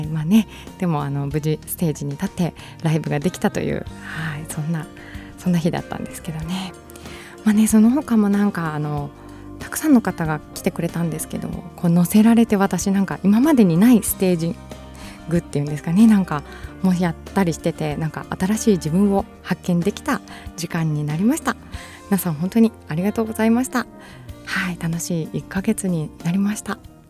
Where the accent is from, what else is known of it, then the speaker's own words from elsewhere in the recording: Iwata, Shizuoka, Japan; 私ね、まあ、岩田出身ということなので袋井はすぐ隣なんですけどね